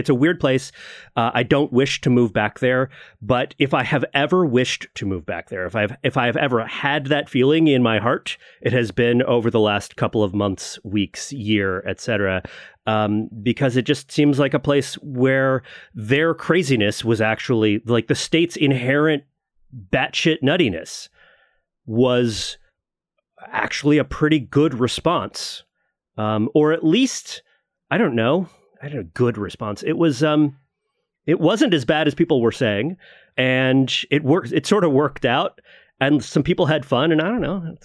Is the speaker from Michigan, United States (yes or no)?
no; Florida, United States; because I'm from the Alabama part of Florida, since Florida is really three states.